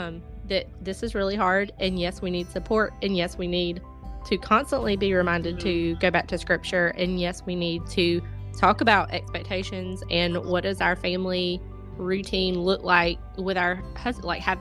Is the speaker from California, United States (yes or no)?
no; Georgia, United States; If you can't tell, I am from the South. The first question I get when people watch my stories is, are you from Texas? Where are you from? No, I'm actually from Georgia